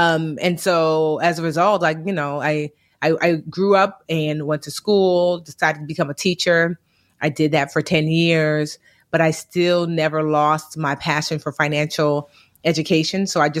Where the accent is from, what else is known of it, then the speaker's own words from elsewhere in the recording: New Jersey, United States; I was born and raised, well, born in Newark, New Jersey. Shout out to Brick City. Okay. Hey. But I was raised all over Jersey. So I'm a true Jersey girl and I'm back in Newark living now.